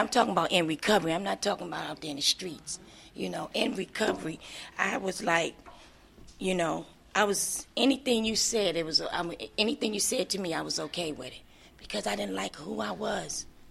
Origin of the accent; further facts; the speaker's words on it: Washington, D.C., District of Columbia, United States; now in Durham, United States; I'm from Washington, D.C., born in Freeman Hospital, from George Avenue. And 5 years ago, I just moved to Durham. I come from a middle-class family of four.